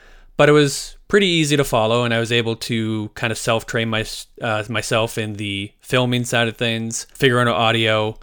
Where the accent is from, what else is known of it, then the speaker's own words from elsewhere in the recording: Airdrie, Alberta, Canada; I guess it's also important to note that we're Canadian.